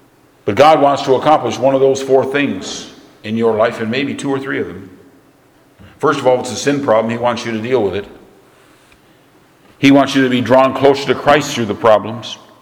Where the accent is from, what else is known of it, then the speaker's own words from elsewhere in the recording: United States; now in Canada; but I'm an American. I have to vote in the election coming up.